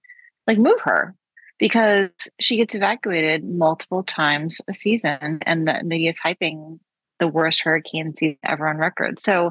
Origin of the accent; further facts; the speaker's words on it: Florida, United States; I grew up in South Florida and we had hurricanes once in a blue moon.